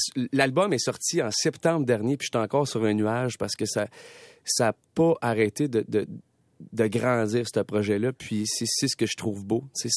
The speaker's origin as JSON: {"language": "French", "town": "Maniwaki", "region": "Quebec", "country": "Canada", "said": "En fait, je suis originaire de Maniwaki, dans le nord du Québec."}